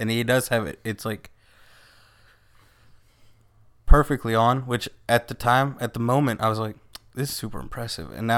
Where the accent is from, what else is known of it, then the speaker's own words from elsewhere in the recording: Virginia, United States; I'll have you know that I was born and raised in Virginia. Not West Virginia.